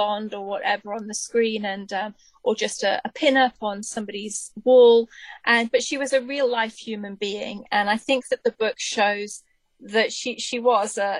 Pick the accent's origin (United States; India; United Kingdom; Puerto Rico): United Kingdom; I'm a Marilyn fan and I'm British and it's a British film